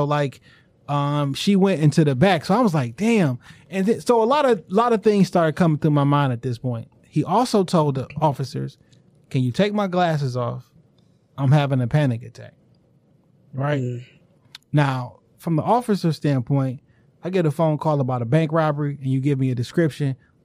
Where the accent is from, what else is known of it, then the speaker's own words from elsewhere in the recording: California, United States; I'm from California.